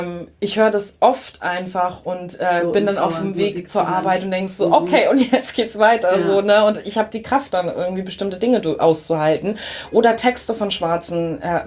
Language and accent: German; Schleswig-Holstein, Germany; gerade wenn ich dann an Schleswig-Holstein zum Beispiel denke, ne, sehr ländlich geprägt, wo ich herkomme, wo ich aufgewachsen bin